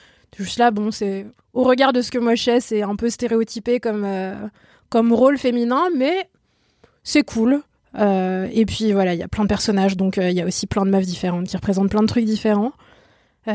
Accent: France; Bah voilà, on est française et on regarde un film indien.

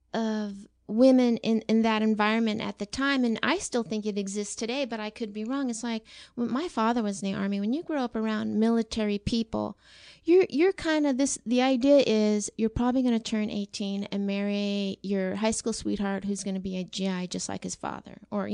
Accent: Fountain, Colorado, United States; Well, I'm an army brat, so I grew up a little bit everywhere. But one of the last places that I grew up in was Fort Carson, Colorado. which outside there was a small town called Fountain, Colorado.

